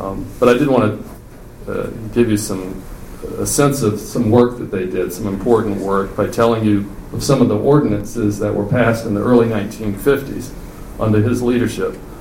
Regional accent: Utahville, United States; growing up in Utahville was a gift. I think I can say the same for my siblings.

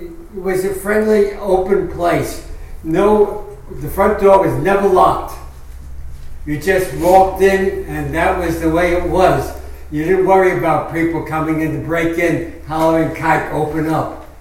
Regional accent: New York City, New York, United States; born there; accent: not Southern; you can tell from my accent that it's not Southern. I was born in New York City.

